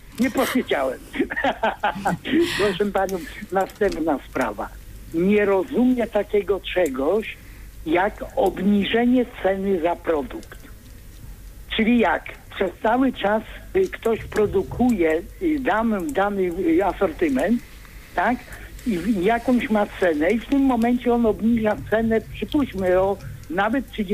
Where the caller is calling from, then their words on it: Bydgoszcz, Kuyavian-Pomeranian Voivodeship, Poland; Ja z Bydgoszczy.